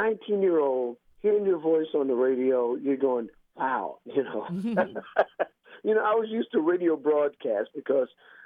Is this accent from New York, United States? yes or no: yes; Brooklyn, New York, United States; Well, I'm from Brooklyn, New York, over there in Crown Heights on Franklin Avenue and Prospect and Park.